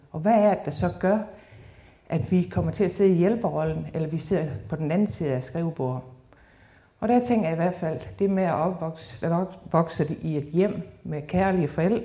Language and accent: Danish; Dejbjerg, Central Denmark Region, Denmark; Jeg er opvokset i Dejbjerg i Vestermarp på en gård sammen med fire søskende.